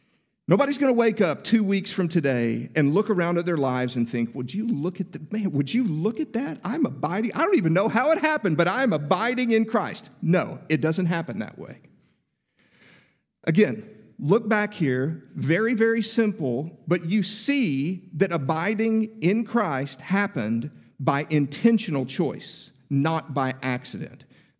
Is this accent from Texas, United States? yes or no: yes; Texas, United States; I'm originally from West Texas, where we have small puddles of water that pass as lakes. So to come to Middle Tennessee with these big, beautiful, sprawling, cliff-laden lakes, it's amazing.